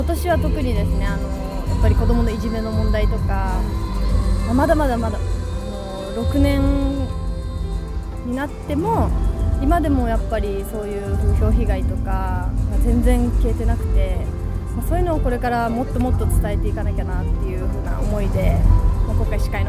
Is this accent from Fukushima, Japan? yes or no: yes; Fukushima, Japan; 私は福島県出身在住で